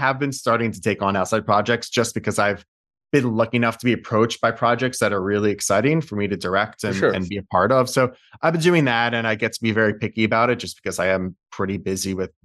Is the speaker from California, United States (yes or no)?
no; New York City, New York, United States; I'm not Israeli. I didn't grow up with that food. And even saying I grew up on Jewish food is like, I grew up in New York City food